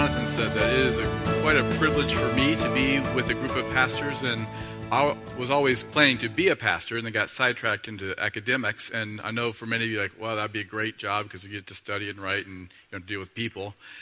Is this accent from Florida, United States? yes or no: no; Ohio, United States; I grew up in Northeast Ohio, so that tells you about what I think.